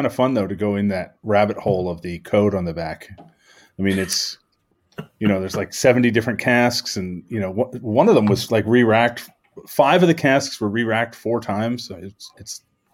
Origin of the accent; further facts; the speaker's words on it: Pennsylvania, United States; I grew up in Pennsylvania, so I'm used to four seasons, but not like this.